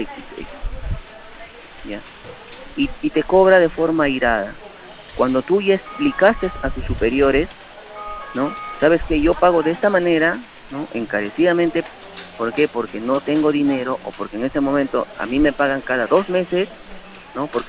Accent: Carabayllo, Lima, Peru; Yo soy de Carabay.

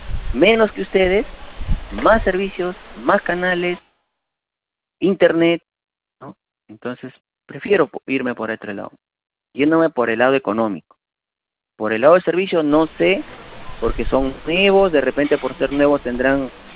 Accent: Carabayllo, Lima, Peru; Yo soy de Carabay.

